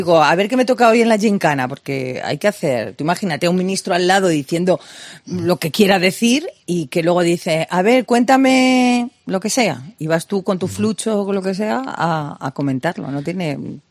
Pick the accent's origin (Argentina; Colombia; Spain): Spain; Madrid, Community of Madrid; soy del barrio del Pilar